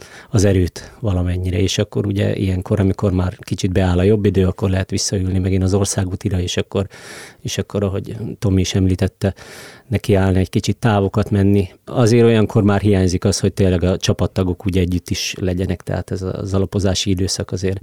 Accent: Miskolc, Borsod-Abaúj-Zemplén, Hungary; Én Tőzsgyökeres miskolci vagyok, illetve azon belül is tapolcai. A szülőházamtól a jelenlegi lakhelyem is légvonalban talán, ha 50 méterre található.

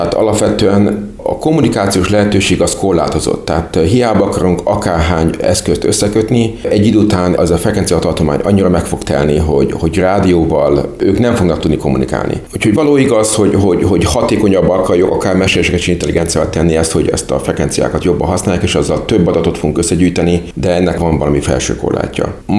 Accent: Hungary; Én matematikusként, meg magyarként kapcsoltam ehhez a csapathoz, különböző munkákat csináltunk együtt, hát 1997-ben mentem ki.

